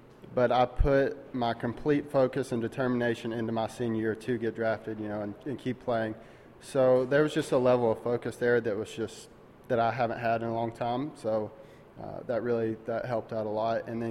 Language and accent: English; Alabama, United States; I'm from Alabama, so I love to hunt and fish.